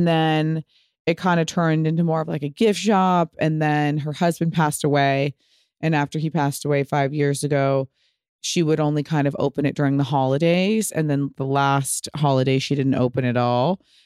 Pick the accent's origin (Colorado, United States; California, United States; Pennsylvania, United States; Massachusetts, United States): California, United States; Pasadena; I think she also loves that, like, I'm from Pasadena.